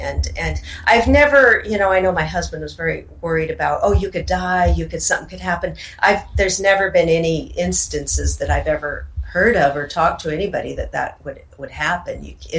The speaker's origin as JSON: {"language": "English", "town": "Seattle", "region": "Washington", "country": "United States", "tie": "born or raised there", "said": "growing up in Seattle, there's a lot of Native American culture there"}